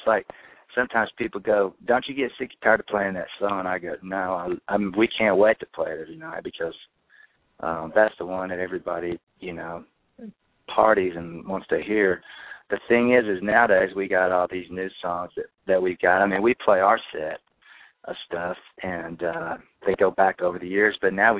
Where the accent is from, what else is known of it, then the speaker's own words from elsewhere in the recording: Illinois, United States; now in Nashville, United States; I'm from Southern Illinois. I went to SIU. And I've been in Nashville for a long time, but I sure grew up down there.